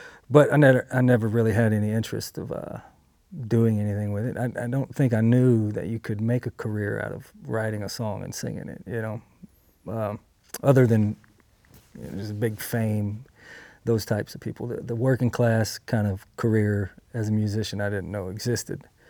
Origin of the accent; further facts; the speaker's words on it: Chatsworth, Georgia, United States; I'm from Chatsworth, Georgia, and I play Americana music.